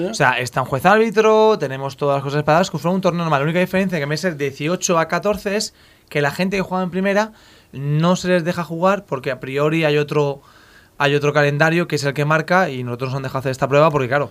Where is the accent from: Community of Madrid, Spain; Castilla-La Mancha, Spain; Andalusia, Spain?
Castilla-La Mancha, Spain; digo, soy manchego